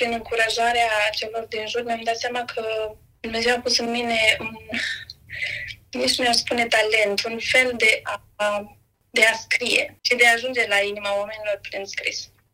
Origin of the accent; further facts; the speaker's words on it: Bacău, Bacău County, Romania; moved away as an adult; now in Iași, Romania; Sunt deloc din Bacău, însă de peste 10 ani m-am mutat în Iași. Am venit să studiez dreptul aici și am sfârșit prin a mă căsători cu